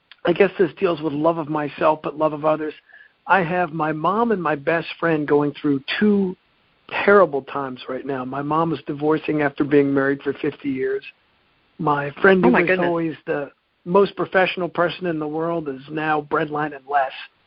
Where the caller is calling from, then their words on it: Maryland, United States; I'm calling from Maryland.